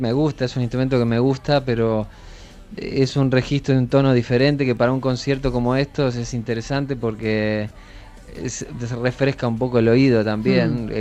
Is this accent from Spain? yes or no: no; Argentina; lo que era la movida del rock nacional en mi país